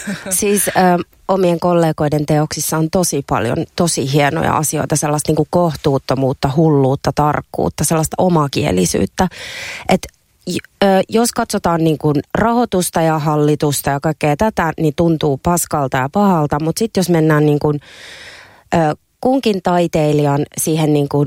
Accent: Karelia, Finland; now in Helsinki, Finland; No ensinnäkin mä tuun siis Karjalasta, pienestä kylästä.

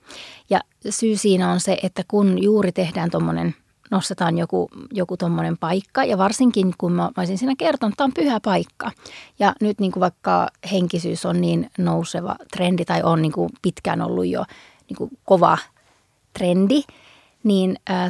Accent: Lapland, Finland; mä oon syntynyt siellä, tai mä oon syntynyt ja kasvanut ja niin kuin asunut koko elämäni Saamenmaalla ja keskellä luontoa

